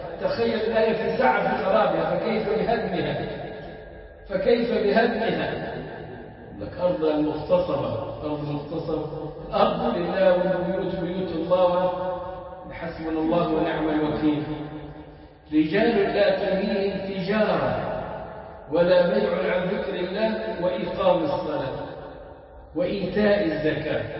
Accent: Egypt; وكانت فكره موجوده عندنا في مصر منتخبه من الكويت

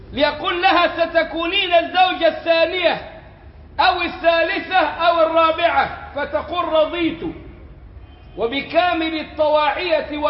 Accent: Egypt; عندنا في مصر وحدها ما يزيد على 10 ملايين عانس من سن 30 إلى 40

